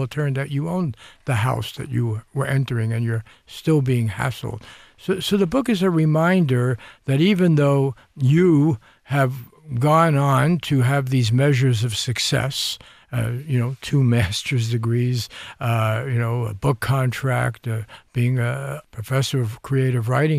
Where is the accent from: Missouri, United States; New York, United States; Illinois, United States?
New York, United States; Bronx; I grew up in the Bronx, you know, a long time ago.